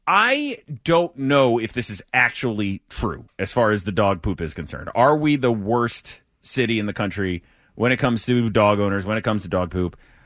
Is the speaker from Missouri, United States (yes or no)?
yes; St. Louis, Missouri, United States; I grew up in St. Louis, and St. Louis is awful. It really is. It's a violent city.